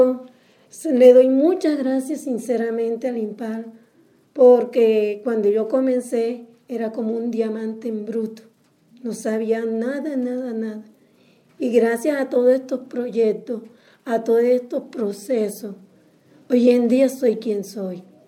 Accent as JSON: {"language": "Spanish", "town": "San Jacinto", "region": "Bolívar", "country": "Colombia", "said": "vengo de San Jacinto Bolívar, vivo en un barrio llamado Sevilla Alegría."}